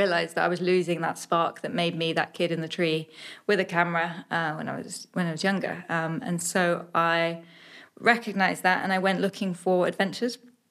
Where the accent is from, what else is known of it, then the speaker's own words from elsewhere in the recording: East of England, United Kingdom; But only child growing up in Suffolk